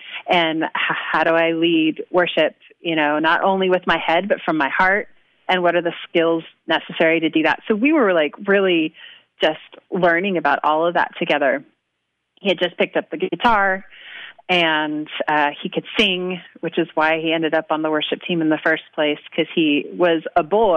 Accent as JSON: {"language": "English", "region": "Alaska", "country": "United States", "tie": "born or raised there", "lives_now": "Albany, United States", "said": "Yeah, well, I was born and raised in Alaska, loved it there, grew up."}